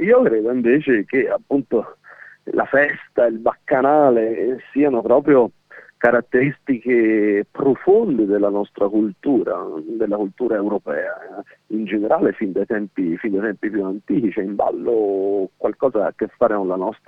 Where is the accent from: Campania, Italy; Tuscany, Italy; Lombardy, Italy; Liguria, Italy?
Tuscany, Italy; Florence; intanto direi che siamo tutti di Firenze